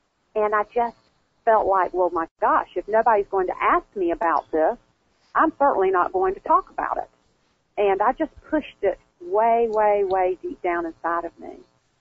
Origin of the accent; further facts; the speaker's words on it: Georgia, United States; what my background had been like growing up in South Georgia and what led me to be the person I am today.